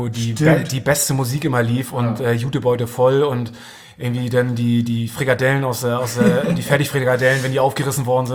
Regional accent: Schleswig-Holstein, Germany; now in Hamburg, Germany; ich bin aufgewachsen oben im Norden bei Husum. Das ist in Nordfriesland.

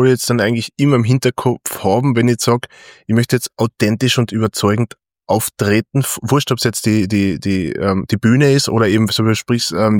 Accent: Carinthia, Austria; weil als Kärntner und ich, weil ich bin halt einfach ich

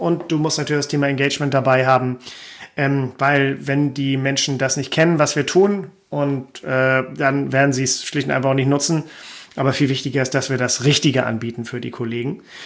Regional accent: Schleswig-Holstein, Germany; habe alles weggebracht zu den Leuten, damals in Schleswig-Holstein, meine Heimat.

